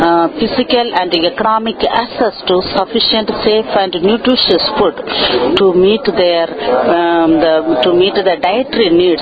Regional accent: Andhra Pradesh, India; from southern part of India, Andhra Pradesh.

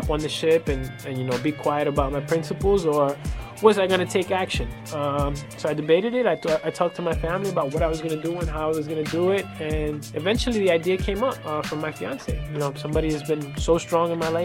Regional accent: Puerto Rico; it led me back to Puerto Rico, which is my hometown. My mother was born there, and I consider myself Puerto Rican.

